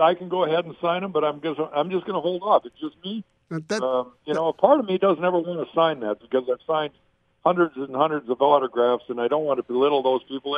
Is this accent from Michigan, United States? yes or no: yes; Detroit, Michigan, United States; we're proud to say that we're from Detroit, played for Detroit